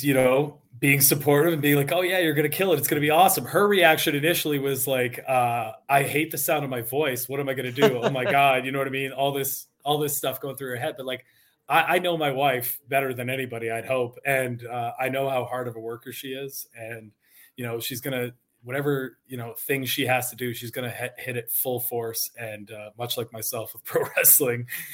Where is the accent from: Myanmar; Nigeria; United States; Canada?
Canada; Cause you know, there's Maple Leafs on my singlet for a reason, man. I take a lot of pride being a Canadian wrestler.